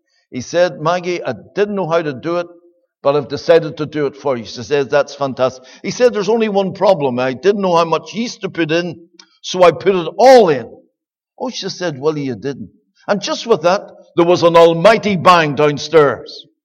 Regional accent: Belfast, Northern Ireland, United Kingdom; born there; I was born on the Donegal Road in Belfast.

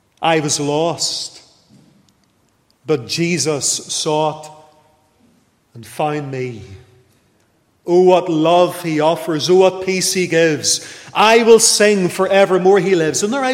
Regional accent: Lisburn, Northern Ireland, United Kingdom; born there; I was born in 1978 in the Lagan Valley Hospital in Lisburn

